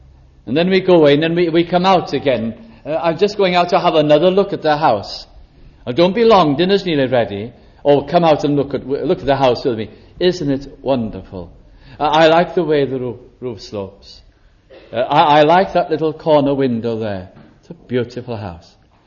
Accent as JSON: {"language": "English", "region": "Wales", "country": "United Kingdom", "said": "speaking as a Welsh person regarding my own land."}